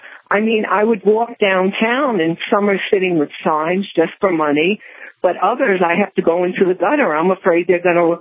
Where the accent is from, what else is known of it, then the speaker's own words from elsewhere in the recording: New York City, New York, United States; I'm 70 years old, and if someone's going to jump at me or smack me, and I came from New York City originally